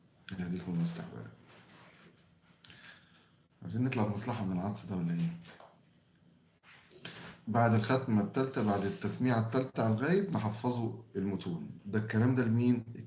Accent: Egypt; now in Oman; انا مصري مقيم في سلطنة عمان.

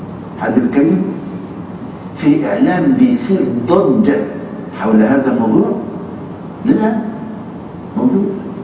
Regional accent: Egypt; واحنا عندنا في مصر يعني ايه الايغال في عباده الاولياء

